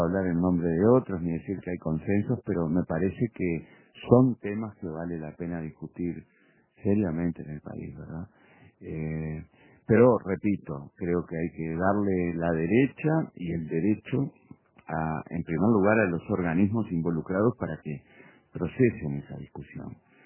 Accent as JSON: {"language": "Spanish", "country": "Uruguay", "said": "lo digo como uruguayo"}